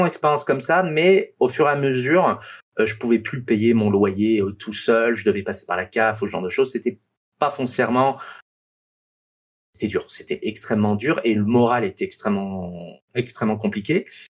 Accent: France; born there; also born or lived in Africa; moi, je suis né en France, mais j'ai pas vécu en France la majorité de ma vie. Moi, j'ai vécu 15 ans en Afrique.

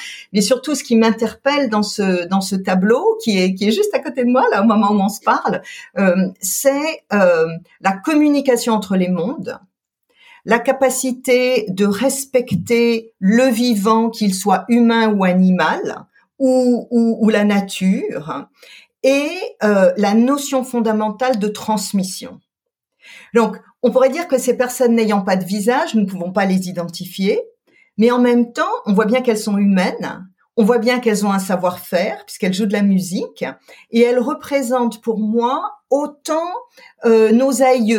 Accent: Colmar, Grand Est, France; J'ai grandi en Alsace. Je suis née à Colmar, donc dans une jolie ville, on va dire, de province, aux confins du territoire de France, puisque je suis française, bien sûr

